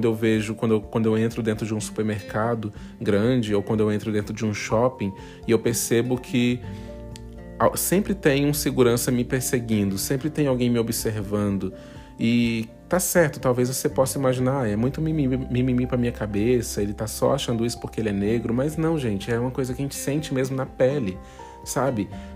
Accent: Goiás, Brazil; also born or lived in Federal District; é essa cidade onde eu nasci. E aí, quando eu fiz 10 anos, a minha mãe comprou a casa própria dela, que ficava no entorno de Brasília, numa cidade que fica muito próximo de Brasília, porém não é mais Brasíli

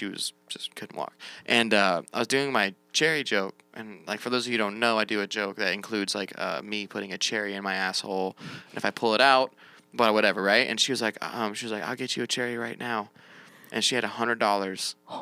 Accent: North Dakota, United States; I'm from North Dakota. Watch this.

